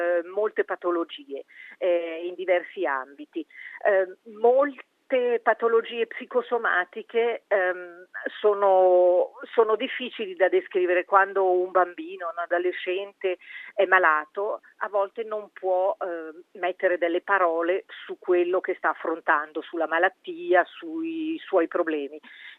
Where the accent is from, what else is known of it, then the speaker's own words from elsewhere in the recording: Ticino, Switzerland; sono ticinese